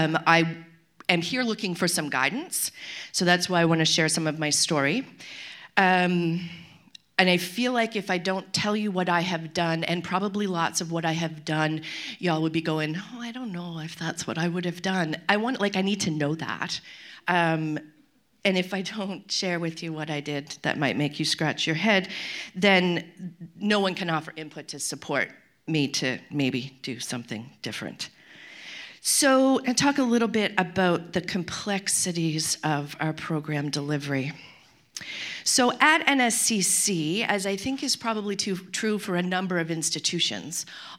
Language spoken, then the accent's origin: English; the Maritimes, Canada; English is a second language; I come from Mi'kma'ki, the ancestral and unceded territory of the Mi'kmaq people, and I spend time working in traditional territory of the Inuit. I wear the skin of my ancestors and speak only the language of colonization.